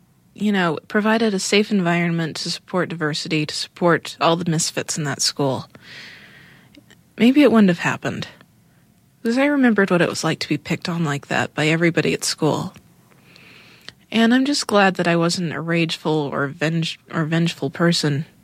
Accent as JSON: {"language": "English", "region": "Utah", "country": "United States", "tie": "born or raised there", "said": "But when I grew up in Utah and I understood how much people hated gay and lesbian people"}